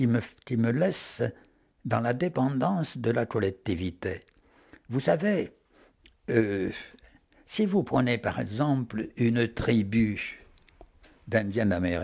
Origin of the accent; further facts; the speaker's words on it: France; J'ai été très fier en tant que Français.